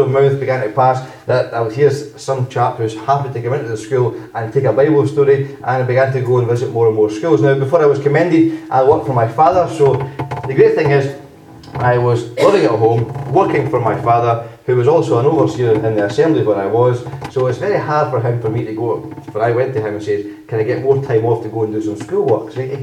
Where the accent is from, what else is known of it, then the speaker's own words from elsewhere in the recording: Plains, Scotland, United Kingdom; Now, you know, from by my accent, that I come from a place called Lanarkshire, which is really the centre of the universe, especially the village of Plains.